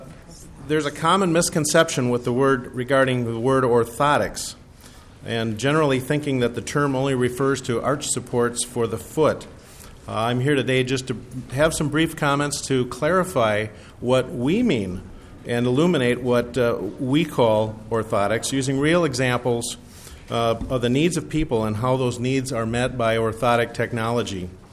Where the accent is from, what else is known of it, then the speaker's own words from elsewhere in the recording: Rochester, Minnesota, United States; from Rochester, Minnesota.